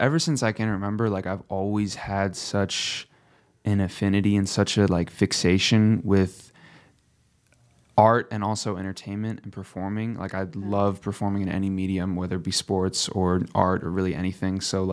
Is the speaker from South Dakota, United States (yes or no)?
yes; Sioux Falls, South Dakota, United States; moved away as an adult; now in Los Angeles, United States; all my life, I grew up in Sioux Falls and frequented, you know, different parts of the state and everything like that. And after high school, I moved out to LA to go to school